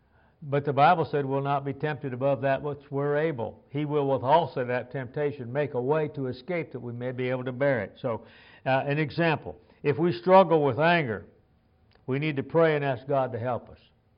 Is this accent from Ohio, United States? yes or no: yes; Lima, Ohio, United States; When I was raised in Lima, Ohio, it was a new subdivision.